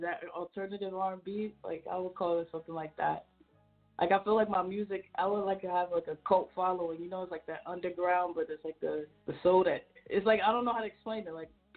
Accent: New York, United States; also born or lived in Nigeria; now in New Jersey, United States; I was born in Nigeria, raised in New York. You know, but I currently live in Jersey right now.

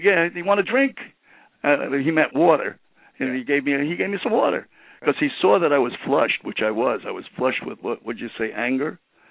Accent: Brooklyn, New York, United States; And I'm from Brooklyn, as you know.

